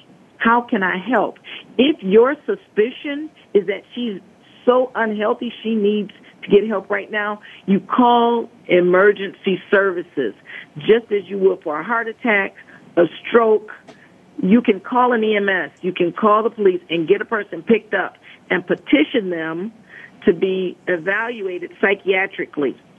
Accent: Detroit, Michigan, United States; I'm originally from Detroit, and one of the big things that happens is people say snitches get stitches.

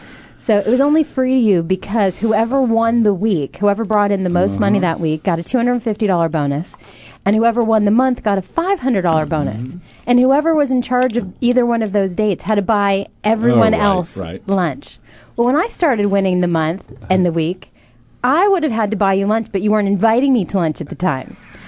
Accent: Alaska, United States; Now, growing up in Alaska and with my mother being completely sports retarded, clueless, I didn't know anything about anything

